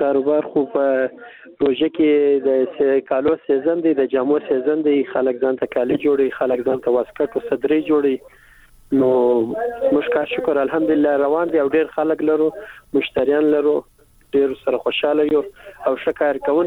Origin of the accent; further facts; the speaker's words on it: Kandahar, Afghanistan; now in Kabul, Afghanistan; زه خپل د کندهار یم